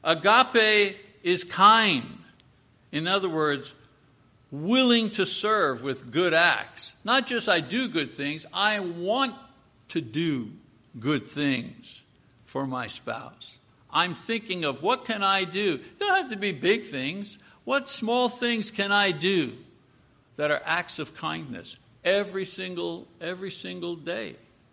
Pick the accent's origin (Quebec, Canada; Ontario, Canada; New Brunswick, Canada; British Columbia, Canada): Quebec, Canada; And in our family, growing up in Quebec, I was an only child.